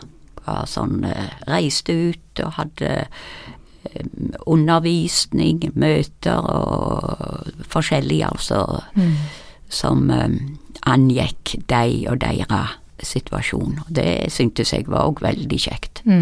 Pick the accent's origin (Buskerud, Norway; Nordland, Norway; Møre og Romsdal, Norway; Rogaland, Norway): Rogaland, Norway; Rennesøy; Da var jeg egentlig lærer hjemme på Rennesøy